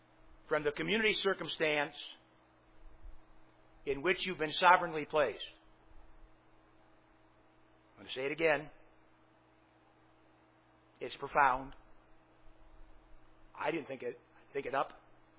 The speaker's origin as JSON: {"language": "English", "country": "United States", "said": "I'm an American. This is my nation."}